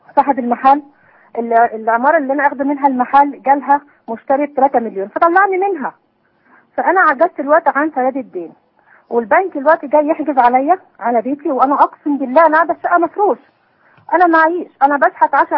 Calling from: Port Said, Port Said Governorate, Egypt; من بورسعيد.

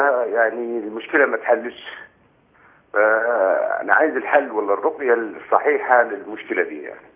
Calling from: Libya; يا شيخ انا من ليبيا.

